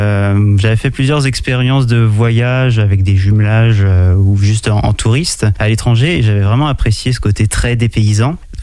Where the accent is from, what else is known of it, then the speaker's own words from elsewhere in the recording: France; En tant que Français, on a vraiment un pouvoir d'achat énorme en Roumanie.